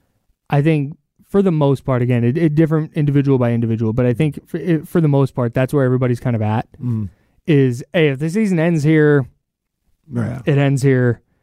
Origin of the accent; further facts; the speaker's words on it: California, United States; So I'm from the Bay Area and I got friends who are Warriors fans and that's where I'm at.